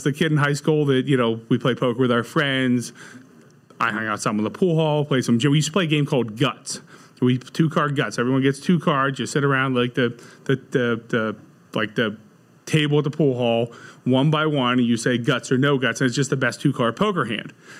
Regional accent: Pittsburgh, Pennsylvania, United States; So I grew up in suburban Pittsburgh.

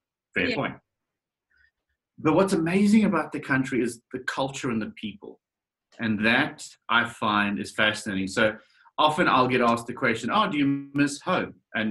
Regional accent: South Africa; moved away as an adult; now in Australia; South African originally, and then immigrated to Australia about 6 years ago. It'll be 6 years in January.

